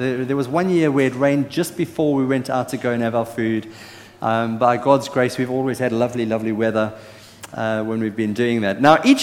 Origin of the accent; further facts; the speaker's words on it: South Africa; am I allowed as a South African to make a joke about the Brits and the barbecue?